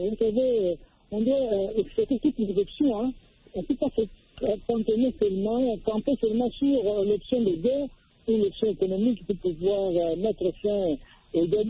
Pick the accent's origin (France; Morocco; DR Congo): DR Congo; ici, chez nous, en Nord-Congo